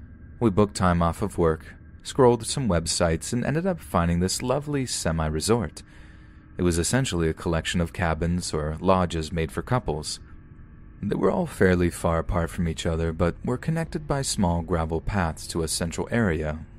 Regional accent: United Kingdom; but being British, we thought that maybe this was just a cultural difference.

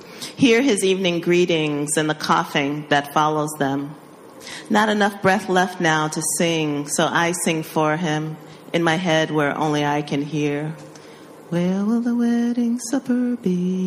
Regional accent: Ohio, United States; born there; also born or lived in South Carolina / New York City; I was born in Ohio. Then I moved to South Carolina when my mom and dad separated. Then from South Carolina, we moved to New York City, where I live now

